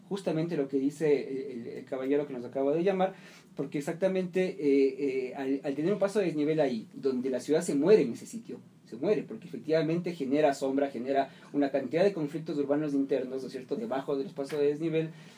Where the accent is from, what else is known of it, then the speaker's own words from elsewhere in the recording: Quito, Pichincha, Ecuador; son parte de nuestra visión como ecuatorianos, como quiteños